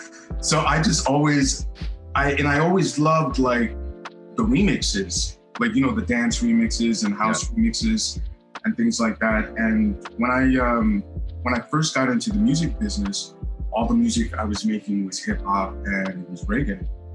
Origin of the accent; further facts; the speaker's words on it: Montreal, Quebec, Canada; I'm originally from Montreal.